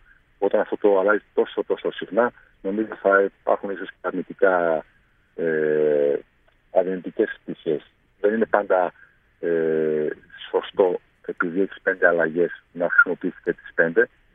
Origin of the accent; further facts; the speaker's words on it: Katerini, Central Macedonia, Greece; also born or lived in Germany; Εγώ με τους γονείς μου γεννήθηκα στην Ελλάδα, στην Κατερίνη, και μωρό ακόμα μηνών πήγαμε τους δικούς μου στην Γερμανία. Οπότε μέχρι τα 9 μου χρόνια έκλεισα ως Έλληνα στη Γερμανία